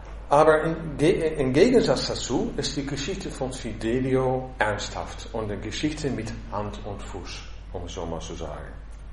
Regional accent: Netherlands; now in Essen, Germany; Ich bin Anfang 1992 aus Holland nach Essen gekommen.

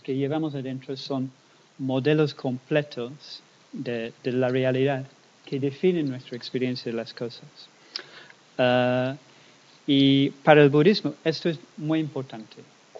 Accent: England, United Kingdom; Spanish is a second language; Porque yo soy de Inglaterra y claro que en Inglaterra un día bonito es un día con sol.

